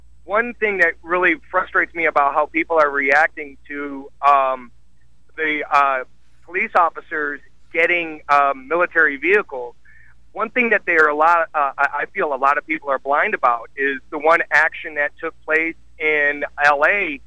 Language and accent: English; Detroit, Michigan, United States; now in Wilmington, United States; I was born and raised in Detroit and had a chance to be a police officer there.